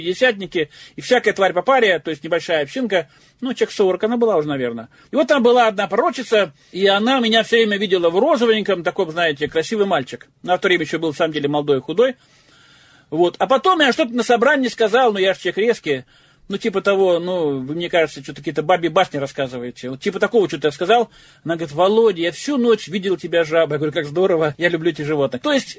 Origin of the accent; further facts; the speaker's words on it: Tomsk, Tomsk Oblast, Russia; потому что я томич, сибиряк, сибировчанин, еще хуже.